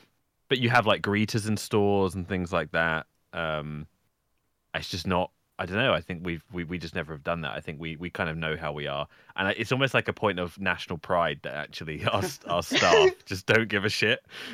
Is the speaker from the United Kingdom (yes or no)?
yes; England, United Kingdom; as an English person, how very dare you attack my culture like that? One of the things I've always loved about being in Britain